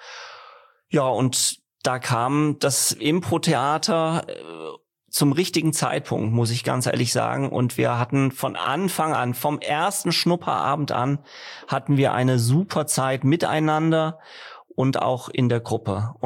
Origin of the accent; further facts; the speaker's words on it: Fulda, Hesse, Germany; Ich bin hier in Fulda geboren und aufgewachsen, habe hier Abi gemacht am Marianum und bin danach zum Studieren nach Würzburg gegangen.